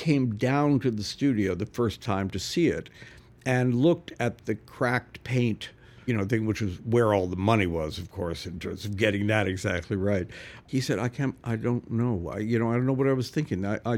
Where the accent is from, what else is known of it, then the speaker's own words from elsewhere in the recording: Canada; I just assumed, being Canadian, that I was just supposed to do the right thing